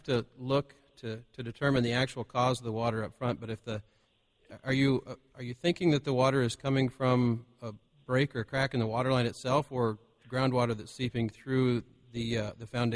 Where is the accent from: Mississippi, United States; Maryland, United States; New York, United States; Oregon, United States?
Oregon, United States; Roseburg; I'm a third-generation excavation and utility contractor in Oregon. I was born and raised in Roseburg, and my family's been in the excavation business in southern Oregon since the 1940s.